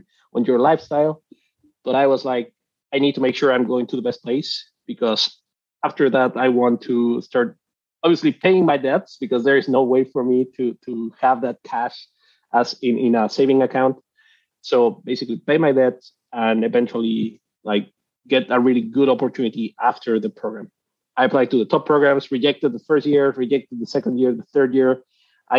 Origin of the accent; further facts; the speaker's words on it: Mexico City, Mexico; I'm originally from Mexico City. I studied industrial engineering in Mexico City as well